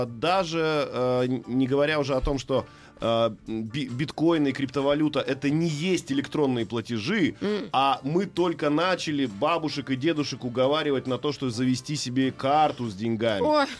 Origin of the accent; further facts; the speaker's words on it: Siberia, Russia; Я вырос в Сибири.